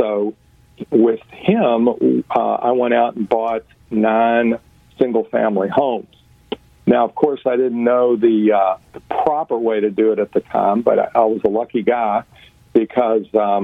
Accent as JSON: {"language": "English", "town": "Louisville", "region": "Kentucky", "country": "United States", "said": "I'm from Louisville, Kentucky"}